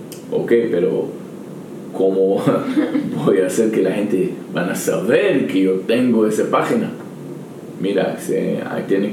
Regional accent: Israel; Spanish is a second language; also born or lived in central Israel; Para explicar un poquito para la gente que no sabe, yo viví en el norte de Israel cuando era niño.

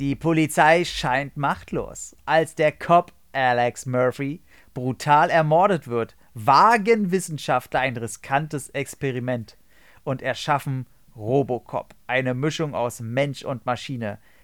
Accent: Berlin, Germany; ich komme zwar aus Marzahn, das ist ja Detroit.

